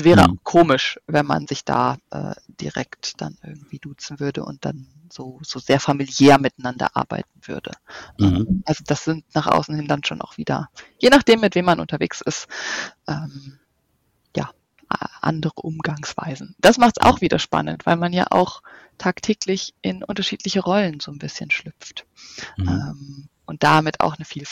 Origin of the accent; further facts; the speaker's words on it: North Rhine-Westphalia, Germany; du Sandra und ich sagen, wir sind im Ruhrgebiet geboren und wir kommen daher.